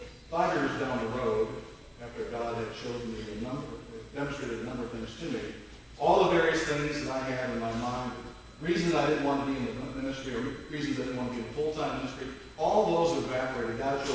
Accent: Detroit, Michigan, United States; So I went back home to Detroit, Michigan, my hometown, and served in many different ways as I possibly could.

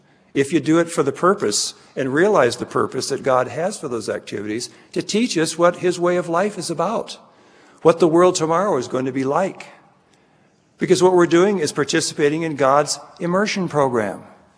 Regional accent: Scotland, United Kingdom; I made a comment earlier, I'm Scottish, you know.

